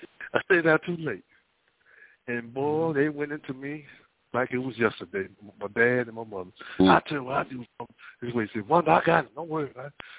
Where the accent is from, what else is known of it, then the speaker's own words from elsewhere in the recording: Fort Worth, Texas, United States; now in Beaumont, United States; You know, Texas pretty big, right? I'm in Beaumont, Texas. One time they come visit, I'm from Fort Worth. If somebody know about Texas, that's 6 hours.